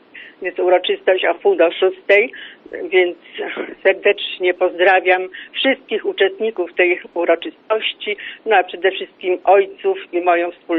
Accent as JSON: {"language": "Polish", "town": "Wieliczka", "region": "Lesser Poland", "country": "Poland", "said": "Ja jestem z Wieliczki"}